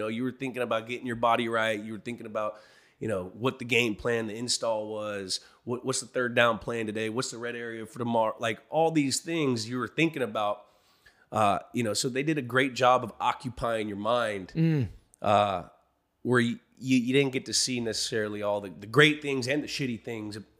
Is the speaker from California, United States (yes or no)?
yes; San Francisco, California, United States; moved away as an adult; also born or lived in Boston; I know Boston better than I know San Francisco, where I grew up.